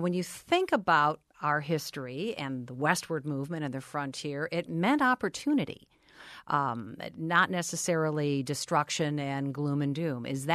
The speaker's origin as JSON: {"language": "English", "town": "Ferndale", "region": "Michigan", "country": "United States", "tie": "born or raised there", "said": "I'm a lifelong Metro Detroiter. I grew up in Ferndale. I live in Oakland County."}